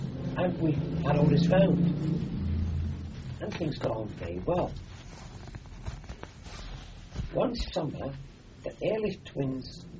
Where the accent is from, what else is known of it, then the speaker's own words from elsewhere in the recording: Austria; accent: Austrian; English is a second language; because of my foreign accent, my Austrian accent, which was very pronounced in those days, they took to me